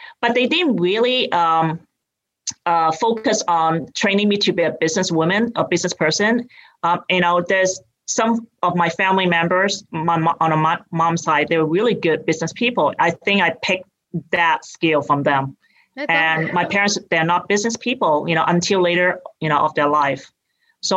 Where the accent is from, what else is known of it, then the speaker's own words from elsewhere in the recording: Hong Kong; moved away as an adult; now in United States; I grew up in Hong Kong and I came here when I went to college.